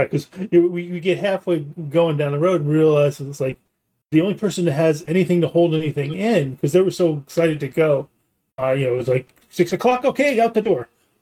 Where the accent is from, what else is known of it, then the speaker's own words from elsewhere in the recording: Somerville, New Jersey, United States; In Somerville.